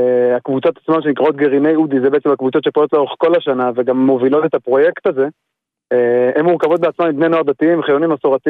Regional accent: Ma'ale Adumim, West Bank, Palestine; וגדלתי במעלה אדומים.

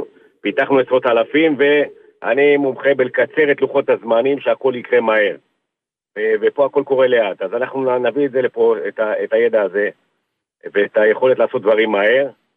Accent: Jerusalem, Jerusalem District, Israel; אני גדלתי בירושלים, הייתי תושב נוקדים הרבה מאוד שנים

